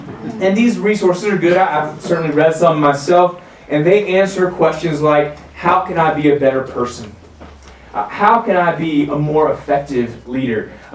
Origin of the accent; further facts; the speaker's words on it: Jacksonville, Florida, United States; I am from Jacksonville, Florida. I'm the rector of Church of Our Savior there, and our mountains are smaller in Jacksonville.